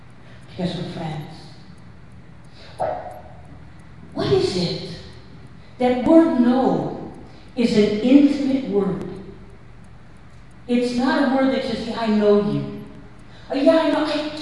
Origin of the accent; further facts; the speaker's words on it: New York, United States; I'm from New York. It's cold here.